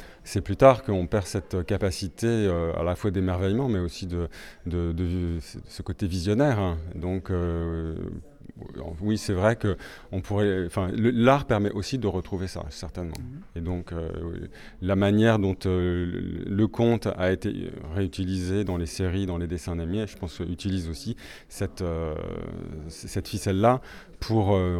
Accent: Avignon, Provence-Alpes-Côte d'Azur, France; D'Avignon. Je viens d'Avignon, oui, tout à fait.

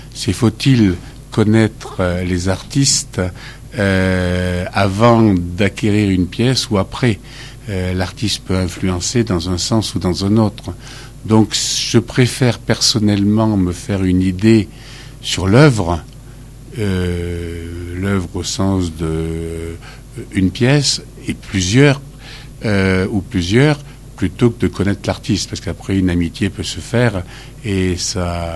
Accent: Valence, Auvergne-Rhône-Alpes, France; Valence, dans la Drôme.

